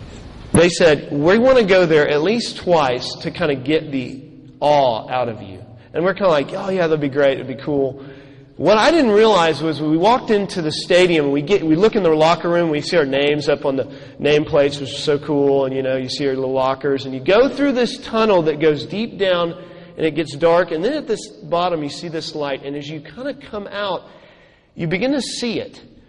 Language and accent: English; Texas, United States; You know, I'm from Texas originally, and as most of you Texans know, and those of you that don't, I feel sorry for you, and you should know, that football is big in Texas.